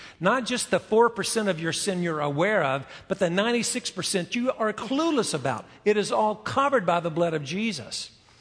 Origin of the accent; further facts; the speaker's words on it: North Carolina, United States; Growing up in the environment where I grew up in North Carolina, I had a very distorted and therefore very unfounded view of the gospel.